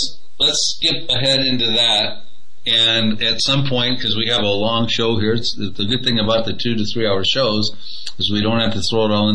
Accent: United States; And I'm an American. I've got grandkids growing up here

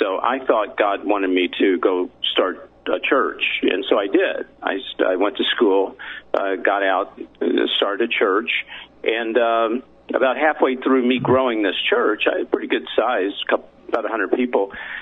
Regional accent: Nashville, Tennessee, United States; Yeah, but I come from Nashville, Tennessee. I was a songwriter.

